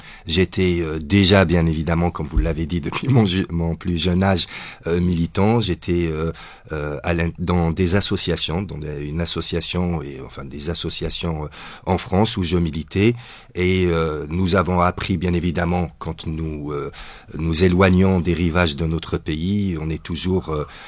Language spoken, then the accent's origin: French; Algeria; et d'abord en tant qu'Algérien, aussi en tant que militant des causes justes